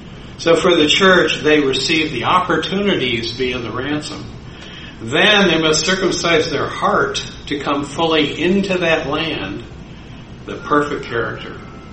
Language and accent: English; Illinois, United States; I said, well, I'm from Illinois. You know, 50 degrees is a balmy day for us.